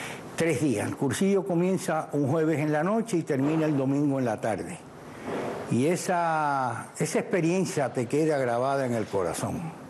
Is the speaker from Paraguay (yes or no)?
no; Cuba; also born or lived in New York; como los cubanos que nos tiran por un lado y somos un boomerang